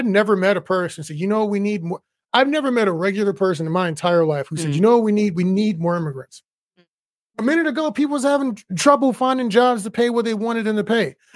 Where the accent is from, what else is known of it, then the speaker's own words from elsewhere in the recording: Fort Hood, Texas, United States; So I'm from Fort Hood.